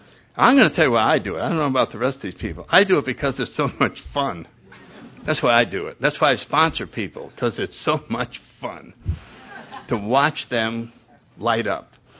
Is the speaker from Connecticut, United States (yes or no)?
yes; Connecticut, United States; So anyway, I grew up in Connecticut. Went to the Catholic Church, had one sister.